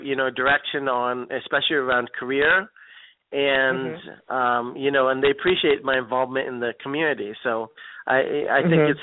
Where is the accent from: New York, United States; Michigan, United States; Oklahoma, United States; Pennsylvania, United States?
Pennsylvania, United States; Philadelphia; I'm from Philly. Texas? I was in D.C. for a little bit, you know, so, but mostly Philadelphia.